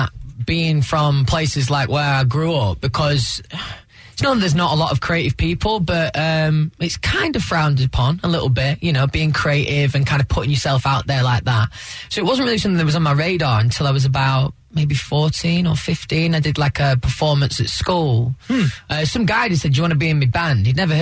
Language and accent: English; England, United Kingdom; I mean, where I grew up in England, that band sound is massive anyway